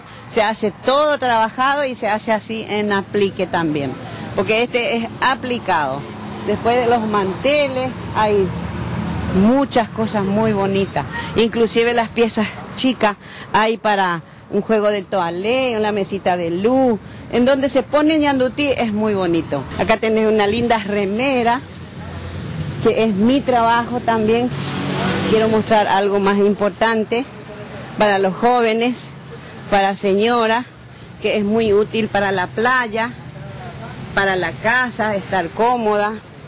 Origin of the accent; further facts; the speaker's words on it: Itaguá, Central, Paraguay; Mi pueblo se llama Itaguá, donde se teje el tejido de ñandutí. Soy tejedora de ñandutí desde mi infancia.